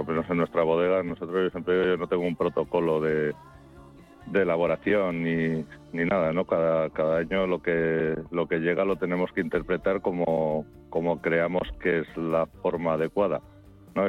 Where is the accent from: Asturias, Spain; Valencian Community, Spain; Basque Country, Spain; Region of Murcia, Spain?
Basque Country, Spain; Laguardia; yo nací aquí, ¿no? Nací en La Guardia y es donde me siento cómodo y creo que lo que conozco y conozco bien, pero me moví por otras zonas y al final decidí que no me quería mover, ya no de La Rioja, sino de mi pueblo